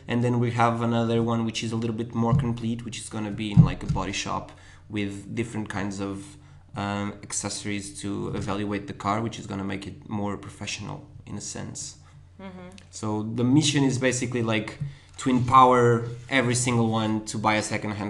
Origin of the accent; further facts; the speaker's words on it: Lisbon, Portugal; So, I'm 21. I'm from Lisbon.